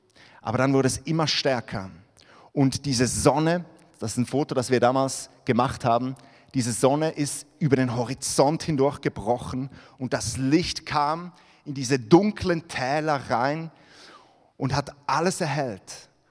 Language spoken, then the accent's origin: German; Switzerland; now in Hamburg, Germany; Meine Frau und ich, wir kommen ja ursprünglich aus der Schweiz. Jetzt mittlerweile leben wir im hohen Norden, in Hamburg.